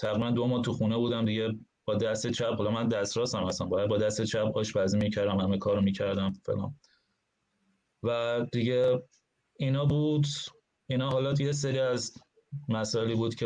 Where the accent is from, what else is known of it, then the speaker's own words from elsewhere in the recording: Iran; moved away as an adult; یه دوره که کودکیم بود تا نوجوانی، و بعدم از نوجوانی تا تقریبا همون 30 سالی که از ایران اومدم بیرون.